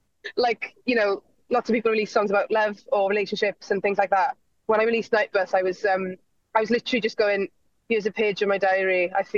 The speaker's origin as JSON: {"language": "English", "region": "Wales", "country": "United Kingdom", "said": "as a Welsh person who doesn't speak Welsh, which is, I'm working on that, believe me."}